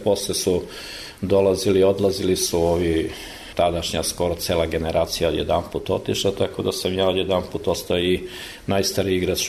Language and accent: Serbian; Vlasotince, Southern and Eastern Serbia, Serbia; Došli su neki glasovi do njega da postoji neko ko je od tamo, ko je dobar igrač